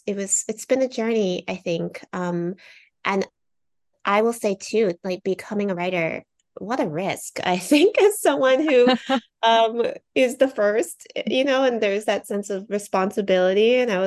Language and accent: English; New Jersey, United States; now in Seattle, United States; So I grew up on the Jersey Shore. So I do miss Jersey quite a bit. I'm in Seattle right now. And I've been in Seattle for a chunk of time. But yeah, I grew up in New Jersey, in a little takeout restaurant, and it was a little strip mall